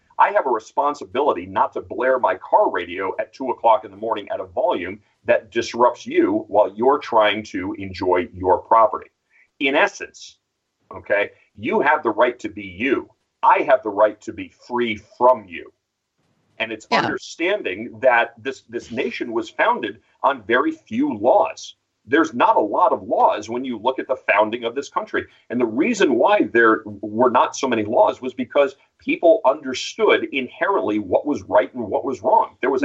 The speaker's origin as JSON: {"language": "English", "country": "United States", "said": "It's my right as an American, and I choose to exercise that right."}